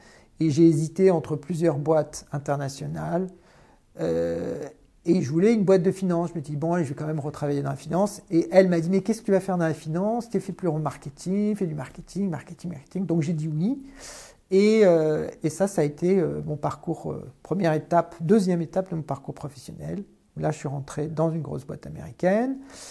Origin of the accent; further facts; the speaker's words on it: France; j'ai été challengé en tant que Français